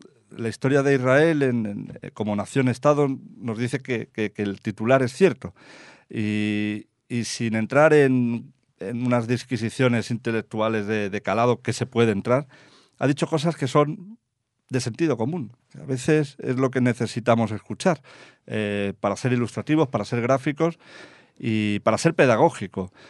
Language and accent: Spanish; Spain; yo como ciudadano español